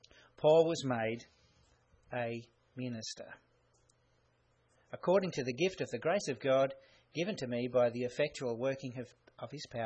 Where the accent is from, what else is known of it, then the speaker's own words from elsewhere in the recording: Australia; You could probably guess by my accent that I am an Australian. Now, in Australia, we drive on the left-hand side of the road.